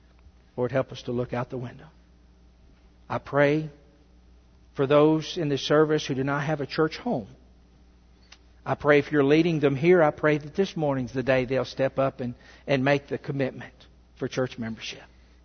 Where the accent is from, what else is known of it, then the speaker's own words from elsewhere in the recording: Russellville, Arkansas, United States; Listen, I said my hometown is Russellville, Arkansas, and it is.